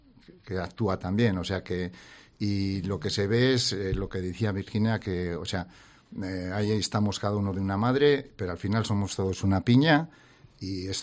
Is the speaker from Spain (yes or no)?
yes; La Rioja, Spain; nosotros somos riojanos y nos sentimos riojanos